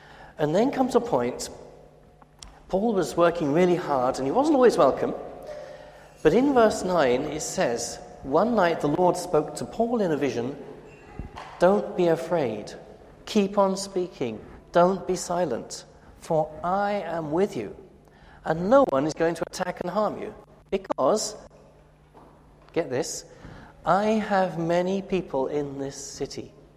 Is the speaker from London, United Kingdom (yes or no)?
yes; Lee, London, United Kingdom; I grew up in Lee, went to Lee Manor Primary School, so I was always walking down Hendon Road every day